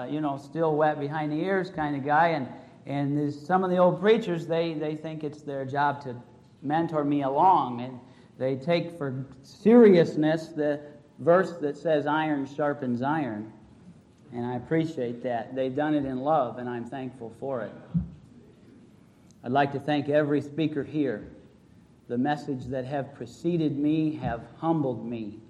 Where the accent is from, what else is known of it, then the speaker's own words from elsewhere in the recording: Florida, United States; I do say that I am glad that I am from Brevard County, Florida, where we only counted them one time.